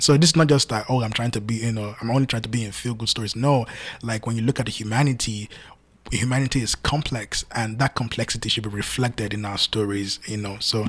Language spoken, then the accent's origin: English; Nigeria; now in United States; And I grew up in Nigeria.